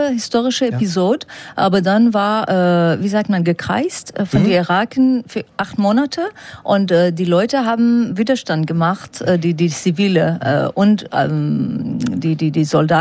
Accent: Iran; German is a second language; moved away as an adult; now in Paris, France; Ich bin im Iran aufgewachsen und dann bin ich nach Paris gewandelt, weil ich konnte im Iran nicht studieren, weil ich war eine Aktivistin und so weiter. Und, so. Und ich bin seit langem in Paris.

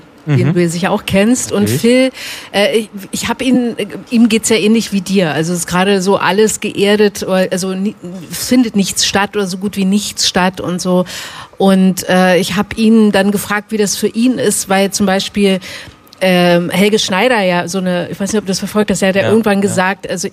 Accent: Baden-Württemberg, Germany; Also meine Mutter ruft an aus meiner Heimat, ne? Badischen Heimat.

